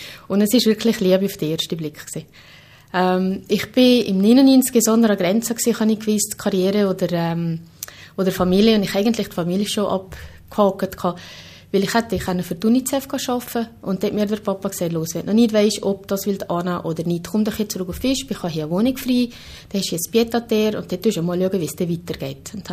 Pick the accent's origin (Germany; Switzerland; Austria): Switzerland; Aber wir als Schweizer sind so gewohnt